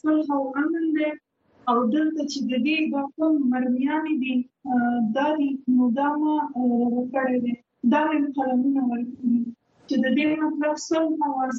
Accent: Afghanistan; نو زه هغه افغان یم

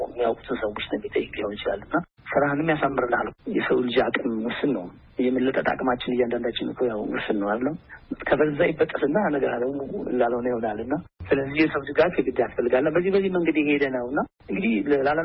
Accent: Gondar, Amhara, Ethiopia; ይሄኛው ግን ተወልጄ ያደኩበት ልጅነቴን ያሳለፍኩበት ስለሆነ

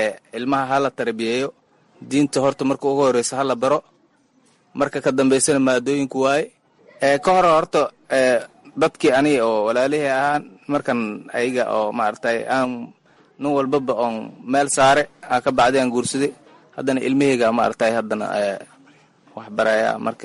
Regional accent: Bardhere, Gedo, Somalia; Waxaan ka soo qaxnay Bardheera, tuuladeeda meel la dhahaye Warharan la dhahaye aan kasoo qaxnay.

